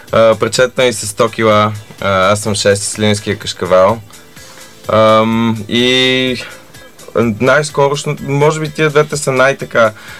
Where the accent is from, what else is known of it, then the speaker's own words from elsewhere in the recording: Sofia, Sofia City, Bulgaria; На 27 години съм от София, Обеля 2.